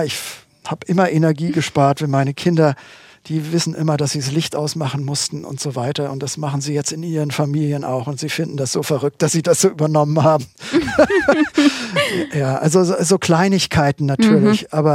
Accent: Ratzeburg, Schleswig-Holstein, Germany; Naja, ich bin ja in Ratzeburg aufgewachsen. Ratzeburg hat Seen.

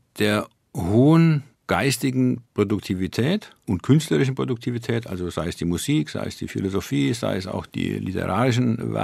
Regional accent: Kleinostheim, Bavaria, Germany; born there; Und Dettingen ist das Nachbarort von meinem Geburtsort Kleinostheim. Beide am Main.

